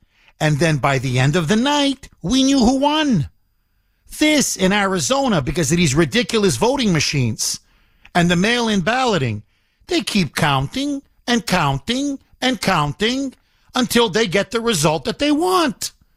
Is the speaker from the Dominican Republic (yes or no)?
no; Canada; Now, growing up in Canada